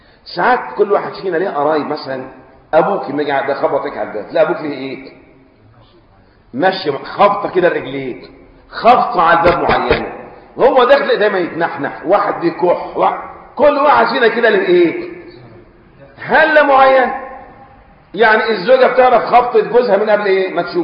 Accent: Egypt; هيمنة زي يقولوا احنا عندنا في مصر كده ايه همهمة

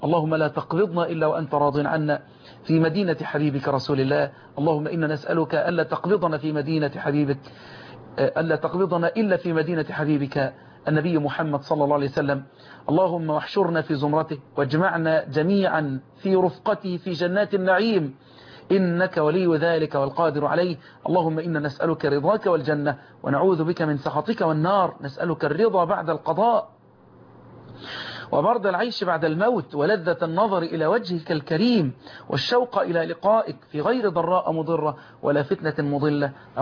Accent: Egypt; اللهم احفظ بلدنا مصر وسائر بلاد المسلمين.

